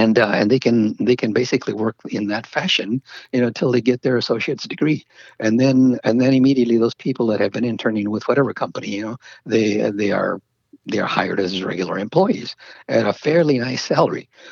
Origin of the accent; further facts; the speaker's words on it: Casa Grande, Arizona, United States; I mean, I came from Arizona, Casa Grande, Arizona, little town